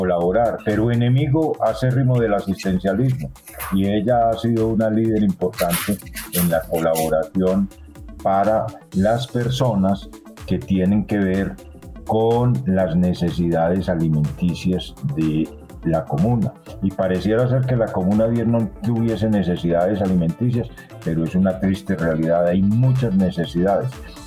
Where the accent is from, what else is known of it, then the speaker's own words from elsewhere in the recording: Antioquia, Colombia; also born or lived in Caracas, Venezuela; formado en el barrio Jesús Nazareno. Estudié en la Escuela Juan del Corral, la primaria, el bachillerato lo terminé en el Liceo Antioqueño de la Universidad de Antioquia